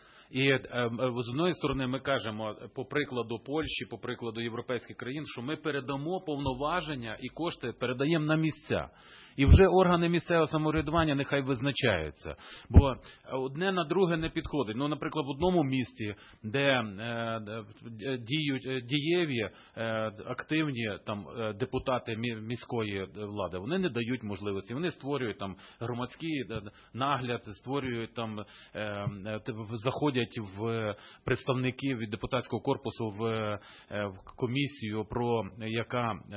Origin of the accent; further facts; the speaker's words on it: Lviv, Lviv Oblast, Ukraine; Львів, от моє рідне місто